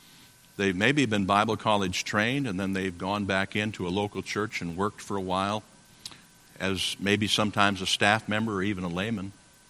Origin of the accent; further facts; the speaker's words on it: Tacoma, Washington, United States; born there; I was born in Tacoma, Washington years ago.